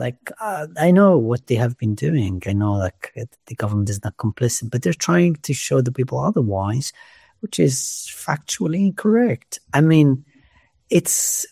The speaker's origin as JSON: {"language": "English", "town": "Gaza", "region": "Gaza Strip", "country": "Palestine", "said": "Like I'm a Palestinian from Gaza. My family is there."}